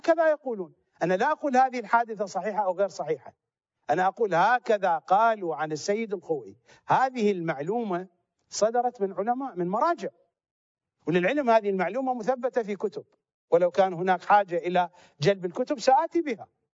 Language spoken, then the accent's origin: Arabic; Iraq; وهذه قضية معروفة في النجف في الوسط الشيعي عندنا في العراق